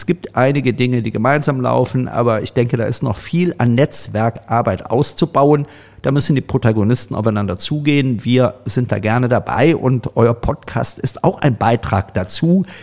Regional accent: North Rhine-Westphalia, Germany; moved away; aus meiner alten Heimat, aus dem Rheinland

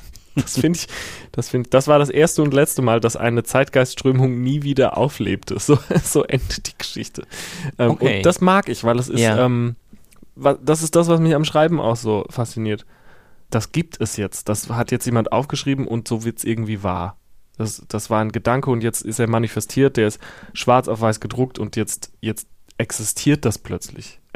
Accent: Herxheim, Rhineland-Palatinate, Germany; Ich komme aus Herxheim bei Landau in der Pfalz und da ist der Bahnhof seit den frühen 90ern stillgelegt.

